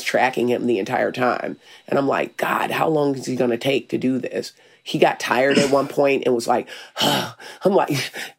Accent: Arkansas, United States; Now I'm from Arkansas. I didn't know what sketchy meant.

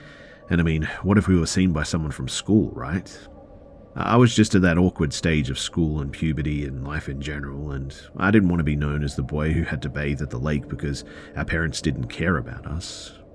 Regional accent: Galicia, Spain; We grew up in a very rural area of Galicia, Spain. We're British by blood, but Spanish by culture.

